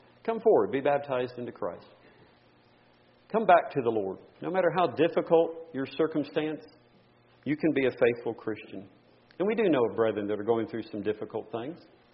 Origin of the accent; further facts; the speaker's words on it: Texas, United States; And I grew up in Hispanic churches in Texas where at the end of the service, there was always a little bit of time for the brethren to send greetings to other brethren.